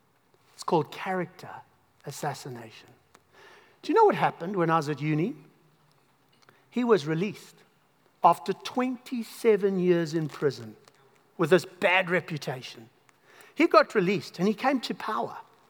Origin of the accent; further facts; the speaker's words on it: South Africa; So you would have told, you would have told by my accent that I come from South Africa.